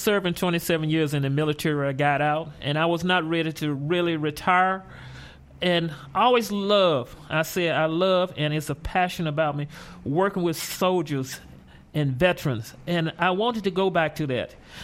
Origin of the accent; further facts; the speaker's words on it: Mississippi, United States; Yes, I'm originally from Mississippi.